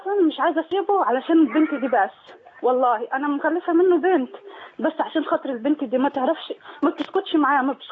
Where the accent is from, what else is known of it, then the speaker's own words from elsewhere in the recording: Egypt; أنا باختصار اتجوزت واحد مصري، أنا مصري.